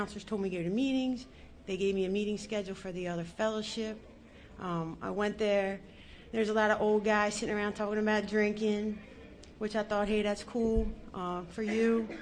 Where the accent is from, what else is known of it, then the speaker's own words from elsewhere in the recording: Maryland, United States; I'm from the Susquehanna area, which is like Cecil County, Maryland. Rising sun, northeast, yeehaw.